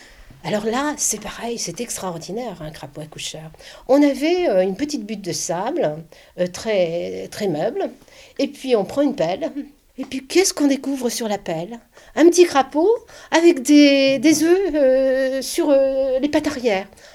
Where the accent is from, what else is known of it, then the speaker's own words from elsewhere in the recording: Paris, Île-de-France, France; Parce que nous, on vient du Nord, on vient de Paris.